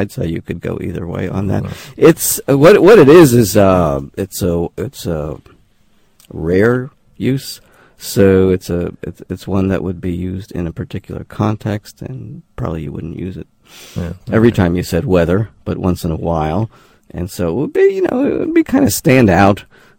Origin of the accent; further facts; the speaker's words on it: New York City, New York, United States; I grew up in New York City, and I suppose it's because New Yorkers tend to not pronounce R's a lot of the time in certain kinds of situations.